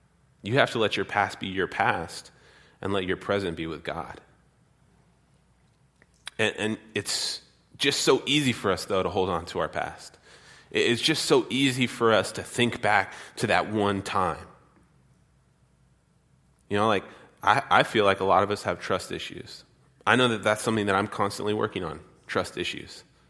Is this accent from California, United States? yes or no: yes; San Diego, California, United States; You know, growing up in San Diego and then, you know, moving up here, like the whole Baptist church thing, all my grandpa's friends were like Baptist preachers